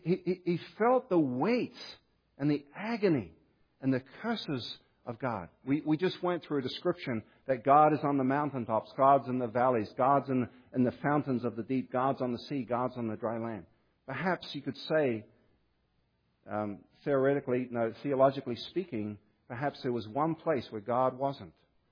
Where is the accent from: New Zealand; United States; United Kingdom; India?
New Zealand; also born or lived in Australia; I know, I'm from New Zealand and Australia.